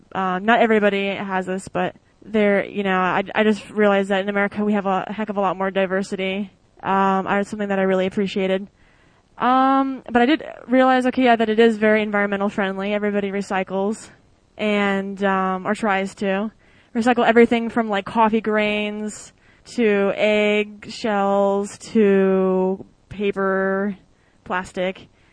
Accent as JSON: {"language": "English", "country": "United States", "said": "You get a lot of crap for going there as an American"}